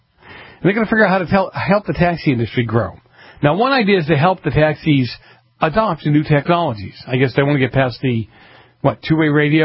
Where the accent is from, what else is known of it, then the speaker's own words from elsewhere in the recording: Massachusetts, United States; My home state of Massachusetts, has figured out a way to make some money off of this.